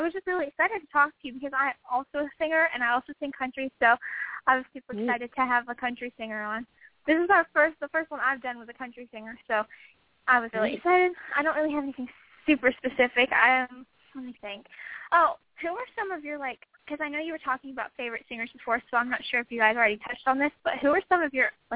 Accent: the South, United States; accent: Southern; I don't have one anymore because I lost my accent since I moved to the city. So I'm really sad. But I'm going to get it back when I come to Tennessee.

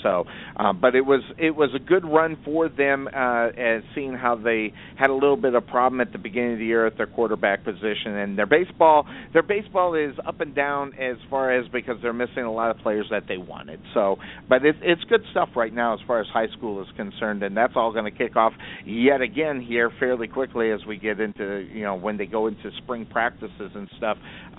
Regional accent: Arizona, United States; Now, I'm from Arizona, and I've been a huge Arizona Rattler fan.

